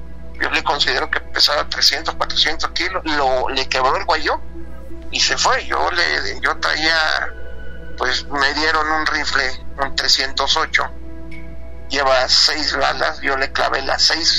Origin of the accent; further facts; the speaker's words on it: Tabasco, Mexico; also born or lived in Chiapas; No, pues soy de Tabasco y de Chiapas a la vez.